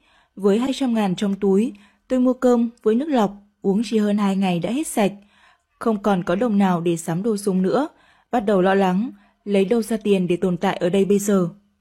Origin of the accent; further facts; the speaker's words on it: Cao Bằng, Vietnam; tôi sinh ra và lớn lên ở Cao Bằng.